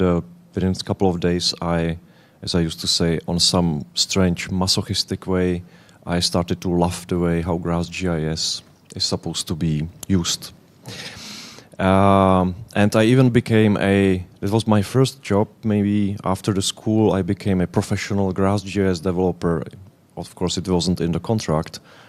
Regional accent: Czechia; English is a second language; And I come from the Czech Republic, which is the very heart of Europe, the Central Europe.

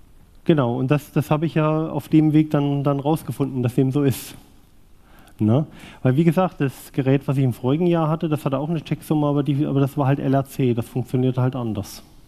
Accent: Thuringia, Germany; Also ich bin schon gebürtiger Ostdeutscher, komme aus Südwestthüringen, also ungefähr auch die Gegend, wo diese Geräte herkommen. Allerdings, als die Wende kam, war ich 16.

